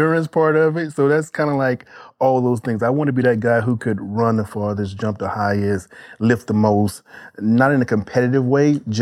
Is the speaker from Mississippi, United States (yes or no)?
yes; Mississippi, United States; I was from Mississippi, small town.